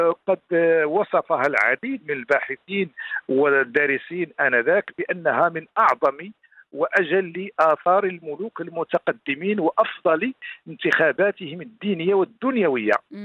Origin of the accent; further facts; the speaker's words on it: Morocco; هذا شيء مهم جدا بالنسبة لنا كمغاربة، يحق لنا أن نفتخر به